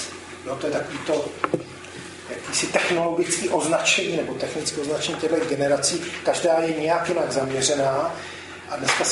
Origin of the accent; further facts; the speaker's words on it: Prague, Czechia; já rodilý Pražák